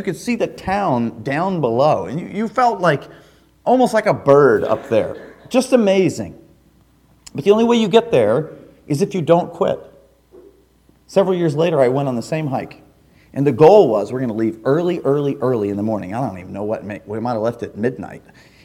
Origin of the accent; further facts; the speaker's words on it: Kansas, United States; I'm from Kansas. It's flat land, and oxygen is plenteous